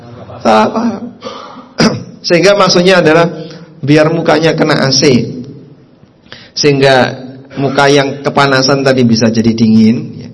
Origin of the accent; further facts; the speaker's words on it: East Java, Indonesia; Saya kan Jawa Timur ya.